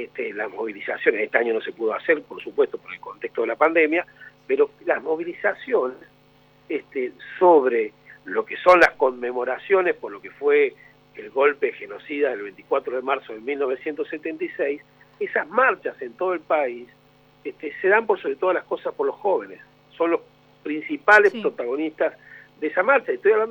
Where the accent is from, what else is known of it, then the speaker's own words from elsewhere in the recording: Córdoba, Argentina; yo soy cordobés